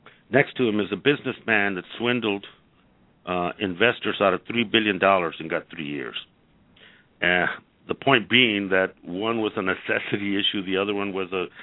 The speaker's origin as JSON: {"language": "English", "region": "Arizona", "country": "United States", "said": "In my home state, they wrote 1070, and they wrote it for the private prison industry"}